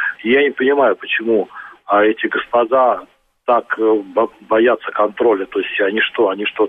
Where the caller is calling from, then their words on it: Moscow Oblast, Russia; я из Подмосковья.